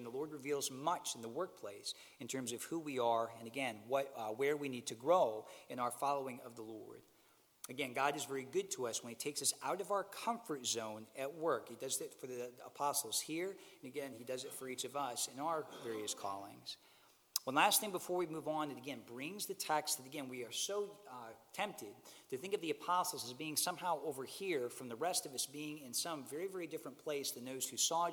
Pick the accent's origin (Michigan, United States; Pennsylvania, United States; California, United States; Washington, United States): Michigan, United States; Now, my wife and I, we grew up in Michigan.